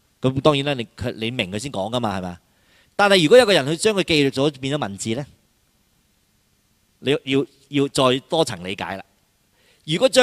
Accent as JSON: {"language": "Cantonese", "country": "China", "said": "对于我们中国人有这么大的改变呢？"}